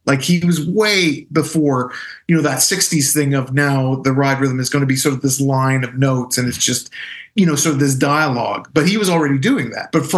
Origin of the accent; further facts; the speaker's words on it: Regina, Saskatchewan, Canada; moved away; So I grew up in Regina, Saskatchewan, and so up until I would say the mid to late 80s, which by that time I'd already left town